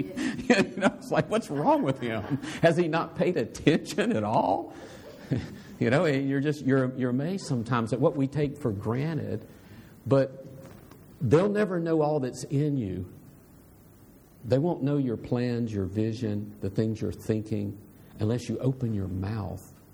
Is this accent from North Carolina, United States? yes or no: yes; North Carolina, United States; I was from North Carolina and ministered in an area where there was Fort Bragg and Pope Air Force Base, a lot of soldiers.